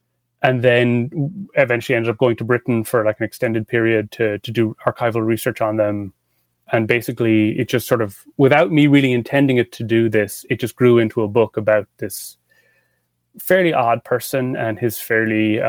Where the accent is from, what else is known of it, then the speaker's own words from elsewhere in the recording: Ireland; now in United States; And I'm from Ireland originally and have been living in the US off and on since about 2009.